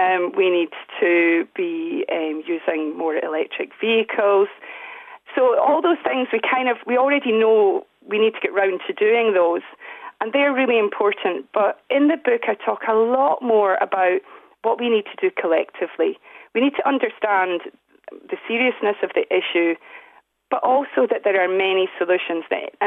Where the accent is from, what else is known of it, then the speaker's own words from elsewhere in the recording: Scotland, United Kingdom; accent: Scottish; So I grew up in Scotland, you'll hear from the accent, and we were only a few miles from this oil refinery.